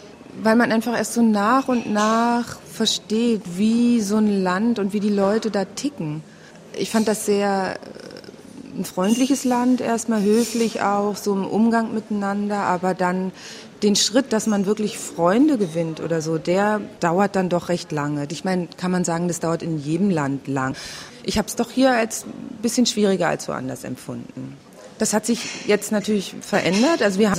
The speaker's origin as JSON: {"language": "German", "country": "Germany", "said": "ich komme zwar aus Deutschland, habe aber einen afrikanischen Hintergrund, wird man schon in eine Schublade gepackt irgendwie"}